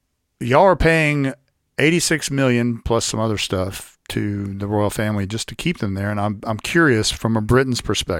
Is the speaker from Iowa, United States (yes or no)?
no; Louisiana, United States; I'm not from Britain. So, born and raised in South Louisiana. I'm very proud of it.